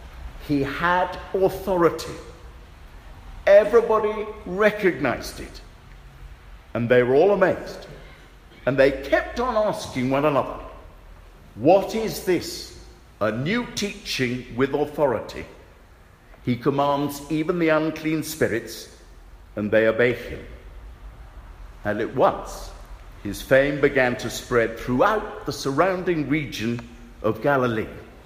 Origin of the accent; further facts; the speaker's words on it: England, United Kingdom; In my country, being English, we find it difficult to talk about our feelings.